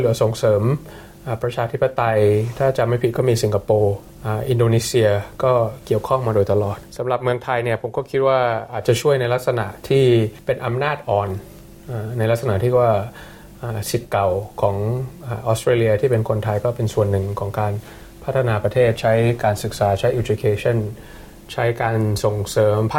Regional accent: New Zealand; โตมาในภูมิภาคนี้โตมาในนิวซีแลนด์

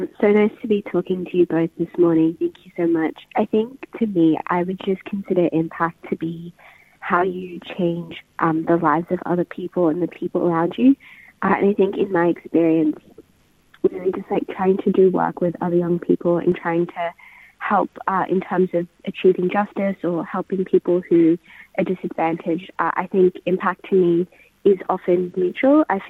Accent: Australia; I feel like growing up in Australia, I do, you know, Australia home as well.

